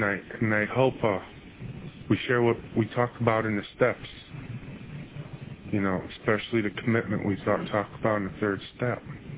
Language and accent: English; Connecticut, United States; I come from Connecticut